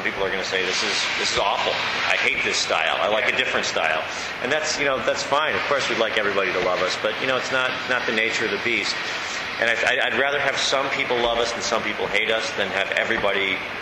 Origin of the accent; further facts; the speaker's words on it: Evanston, Illinois, United States; I grew up on Heckey's. Uh-huh. In Evanston